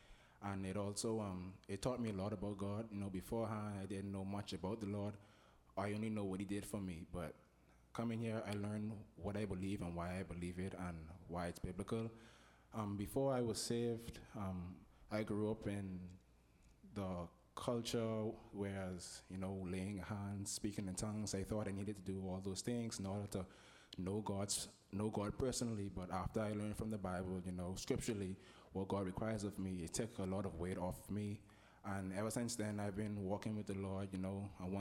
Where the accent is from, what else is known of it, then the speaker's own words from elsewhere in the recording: Nassau, New Providence, Bahamas; I'm from Nassau, Bahamas.